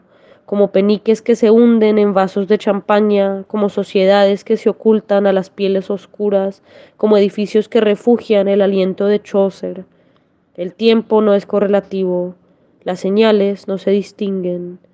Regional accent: Bogotá, Bogotá Capital District, Colombia; Soy poeta e investigadora queer. En este momento no estoy en Colombia, pero soy de Bogotá

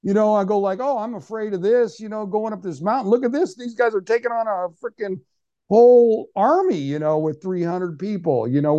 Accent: California, United States; And I come from California.

